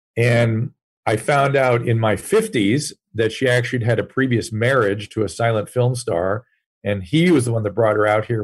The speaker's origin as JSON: {"language": "English", "town": "Pasadena", "region": "California", "country": "United States", "tie": "born or raised there", "said": "So I was raised in Pasadena."}